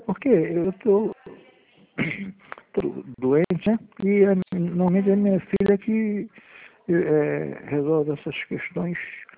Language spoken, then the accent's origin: Portuguese; Minas Gerais, Brazil; Eu sou mineiro, uai.